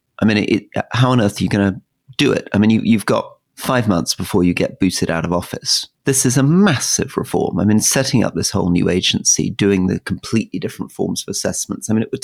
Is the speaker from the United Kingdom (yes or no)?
yes; United Kingdom; that's how I think as a British person